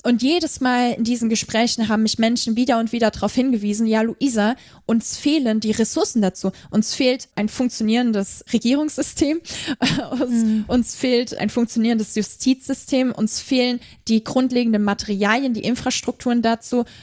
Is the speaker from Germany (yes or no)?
yes; Germany; Und ich meinte so, ey, ich komme aus Deutschland.